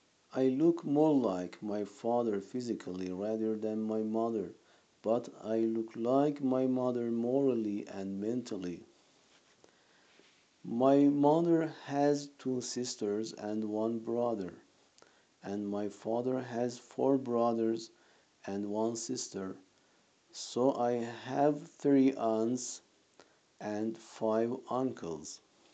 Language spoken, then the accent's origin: English; Naqadeh, West Azerbaijan, Iran; born there; English is a second language; now in Tabriz, Iran; I was born in Nagade, one of the beautiful cities of West Azerbaijan. I am 37 years old. I was born at the last day of Mars at 1981.